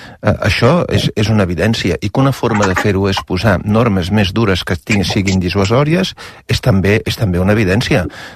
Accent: Mataró, Catalonia, Spain; jo sóc de Mataró.

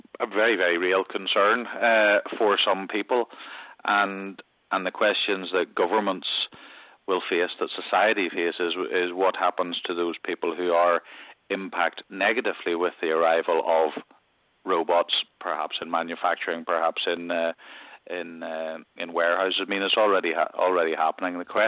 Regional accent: Northern Ireland, United Kingdom; I grew up in Northern Ireland, where there was conflict for many years

